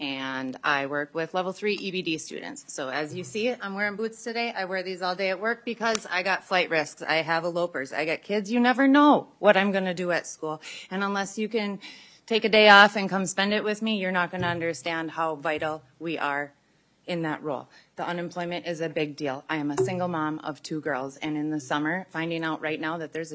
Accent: Minnesota, United States; I was born and raised on the Leech Lake Reservation.

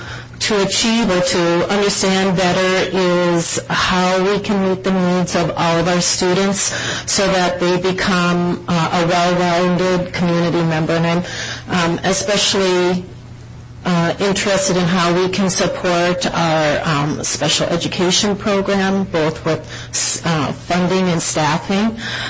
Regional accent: Sartell, Minnesota, United States; also born or lived in St. Paul; I was born in St. Paul and grew up in Sartell, Minnesota, just about 80 miles north of here, so I feel like I'm a city rural girl.

